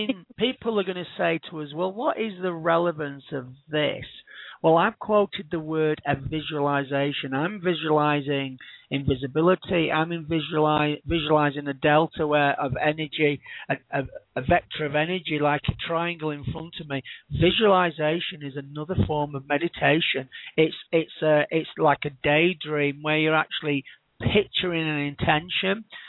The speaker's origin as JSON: {"language": "English", "town": "Blackpool", "region": "North West England", "country": "United Kingdom", "tie": "born or raised there", "said": "I would be in a busy street in Blackpool, my hometown. And you imagine it's a seaside town."}